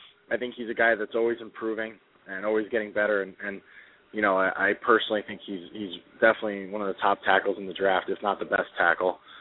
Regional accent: Connecticut, United States; I'm from Connecticut, but my grandmother lives in New Jersey

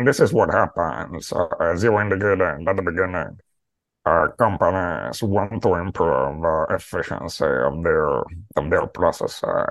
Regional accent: Rome, Lazio, Italy; English is a second language; now in New York City, United States; I'm in New York City. I am from Rome. I joined Procter & Gamble after university in Italy.

